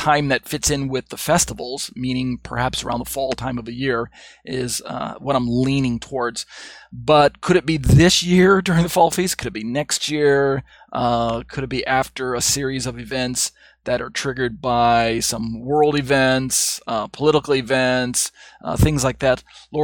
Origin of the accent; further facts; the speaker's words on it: United States; moved away; I'm speaking primarily as an American, even though I don't live in America